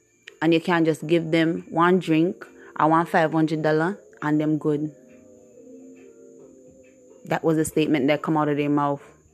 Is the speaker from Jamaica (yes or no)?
yes; Jamaica; moved away; I went to Stroughton to live for a little while. Then I went to Foga. And I leave from Foga and went overseas. So yes, I am a Jamaican. I was born in Jamaica.